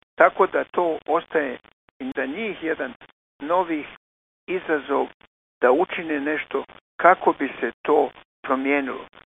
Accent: Croatia; Pa mi smo Hrvati jedinstven narod na svijetu.

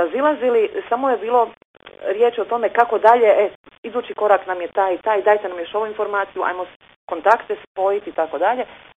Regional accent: Vukovar, Vukovar-Syrmia County, Croatia; born there; ja sam rođena u Vukovaru

